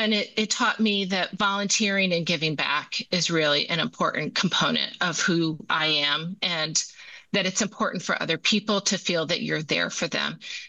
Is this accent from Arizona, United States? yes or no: no; Grand Rapids, Michigan, United States; Sure. I'm from Grand Rapids, Michigan. I am the youngest of three, two older sisters.